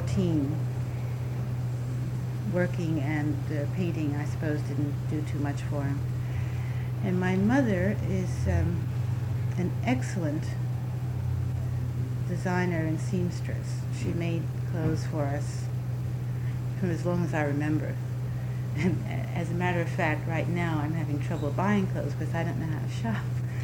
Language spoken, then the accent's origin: English; Jamaica, New York, United States; also born or lived in Florida; No, I was born in Florida and stayed there 2 months and came to New York. Grew up in Jamaica, Long Island